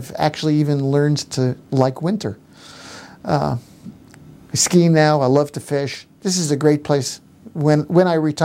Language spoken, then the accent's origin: English; Montclair, New Jersey, United States; growing up in Montclair, New Jersey, I was contacted by an alumnus who was returning for what Cornell used to call subfrosh weekend.